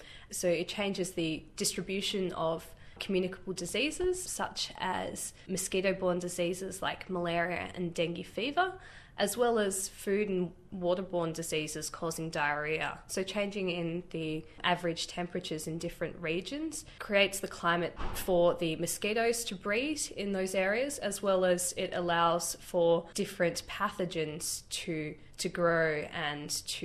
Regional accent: Queenstown, Otago, New Zealand; And growing up in Queenstown, I was always really inspired by both of my parents and the community.

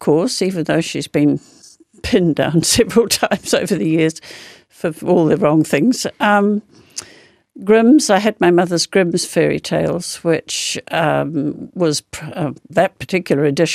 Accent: Bay of Plenty, New Zealand; I grew up in the Kaingaroa Plantation, which is a very big forest in New Zealand of pine trees.

